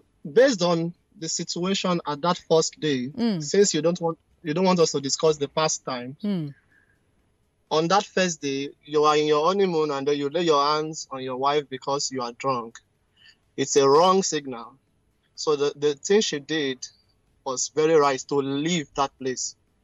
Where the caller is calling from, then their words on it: Finland; I'm calling from Finland.